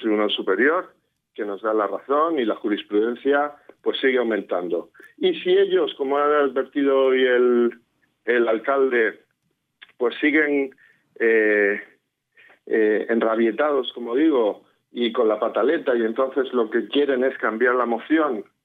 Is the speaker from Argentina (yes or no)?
no; Spain; la vergüenza que nos da como ciudadanos españoles